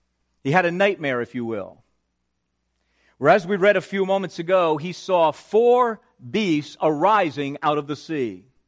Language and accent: English; Wayne, New Jersey, United States; I was at the intersection of Ratzer Road and Valley Road in my hometown of Wayne, New Jersey.